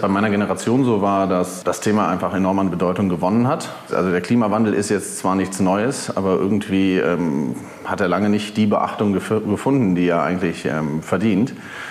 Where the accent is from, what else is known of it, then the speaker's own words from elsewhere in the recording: Berlin, Germany; Ich komme aus Berlin-Wannsee und schräg gegenüber ist ein wunderschöner Wald. Ist auch ein Naturschutzgebiet, muss man sagen. Ist eben jetzt kein normaler Wald, aber ja, da habe ich meine Kindheit zum größten Teil verbracht.